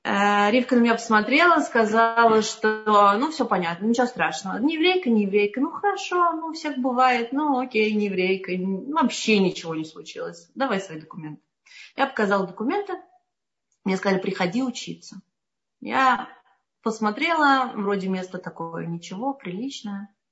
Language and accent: Russian; Moscow, Russia; Я сама из Москвы, забыла сказать.